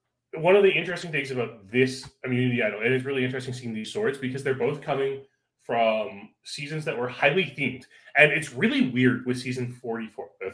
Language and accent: English; Canada; I mean, I'd be pretty remiss as the Canadian on the podcast to not mention Kane beckoning on his heritage here.